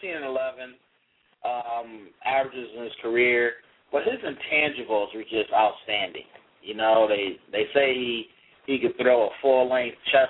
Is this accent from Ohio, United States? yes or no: no; Kalamazoo, Michigan, United States; Guy from Battle Creek, Michigan, not far from where I grew up in Kalamazoo.